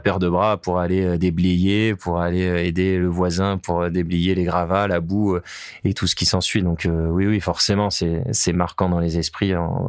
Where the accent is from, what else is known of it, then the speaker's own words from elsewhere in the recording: Besse, France; je suis enfant du pays, donc et la famille de mon papa est originaire du village du Besse, donc j'ai mes racines dans ce village.